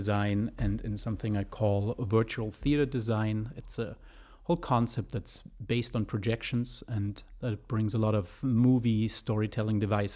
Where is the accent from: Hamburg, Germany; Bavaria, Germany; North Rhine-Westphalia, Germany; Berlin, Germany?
Bavaria, Germany; I grew up in Germany in a little town in northern Bavaria.